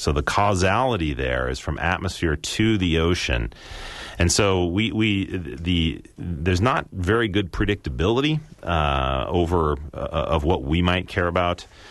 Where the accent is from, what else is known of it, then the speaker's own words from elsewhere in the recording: Seattle, Washington, United States; I'm originally from Seattle